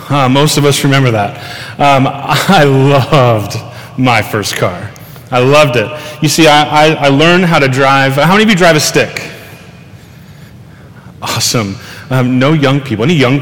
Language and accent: English; Groveport, Ohio, United States; I'm from Groveport. So this was normal driving things for me.